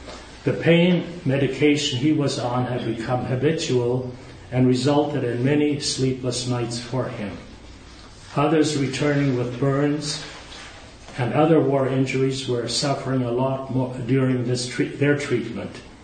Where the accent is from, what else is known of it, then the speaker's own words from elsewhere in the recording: Manitoba, Canada; Our team consisted of three men from Arnav, Manitoba, my hometown